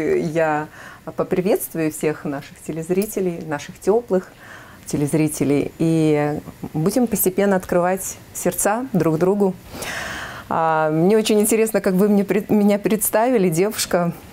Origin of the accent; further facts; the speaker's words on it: Moldova; С детства я родилась в Молдавии, и единственные мои друзья – это была природа.